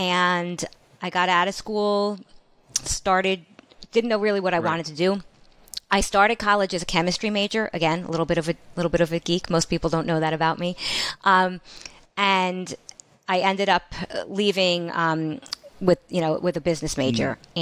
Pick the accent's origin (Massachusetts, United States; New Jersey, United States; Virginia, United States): New Jersey, United States; Garwood; I grew up in Garwood, New Jersey originally, which is a really small blue collar town.